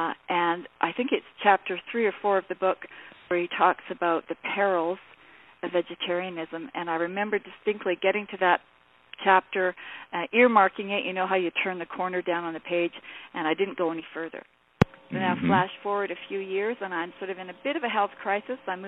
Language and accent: English; British Columbia, Canada; I was born in 1957 on Vancouver Island in British Columbia, which is on the west coast of Canada, to a French-Canadian father and a very British-English mother, and a lovely part of Vancouver Island that was very natural